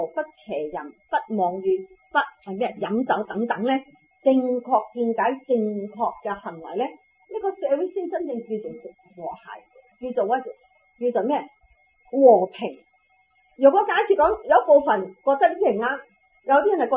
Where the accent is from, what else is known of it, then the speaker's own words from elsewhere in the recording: China; 即系我哋中国人食乜嘢？长生不老丹啊